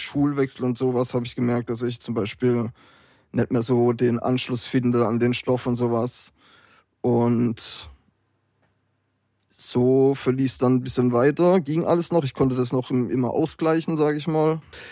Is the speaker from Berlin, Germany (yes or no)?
no; Heilbronn, Baden-Württemberg, Germany; also born or lived in Hesse; Ursprünglich komme ich aus dem Raum Heilbronn, so Schwabenland, und bin dort auch aufgewachsen. Zwischendurch mal nach Hessen gezogen